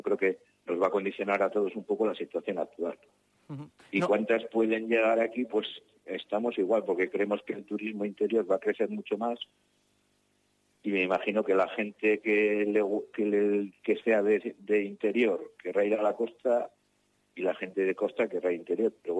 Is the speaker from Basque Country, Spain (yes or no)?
yes; Vitoria-Gasteiz, Basque Country, Spain; yo soy de Gasteiz